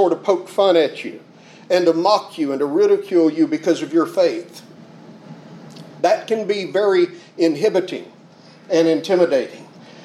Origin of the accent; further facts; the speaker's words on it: the South, United States; You know, growing up in the South, I didn't know anybody who was an atheist when I was a boy growing up.